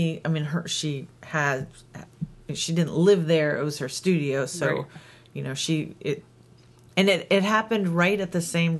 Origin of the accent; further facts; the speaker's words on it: New York, United States; I mean, I grew up in New York, and I remember Gloria, but this is like nothing like that.